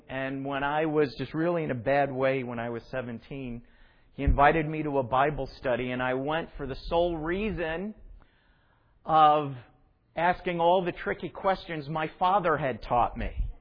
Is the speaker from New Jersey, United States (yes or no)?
no; Long Island City, New York, United States; born there; And I was born in a place called Long Island City, which is in Queens, right next to the 59th Street Bridge.